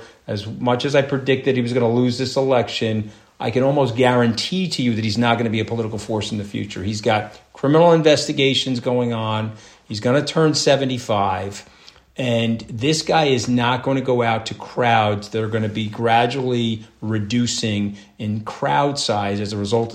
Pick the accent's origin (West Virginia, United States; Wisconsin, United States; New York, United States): New York, United States; Do you think I care? I'm a New Yorker.